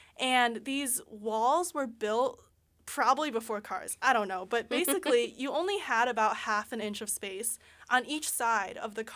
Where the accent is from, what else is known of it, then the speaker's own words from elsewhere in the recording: China; But my mom drove in China a lot because we're from China, so at least she had some practice.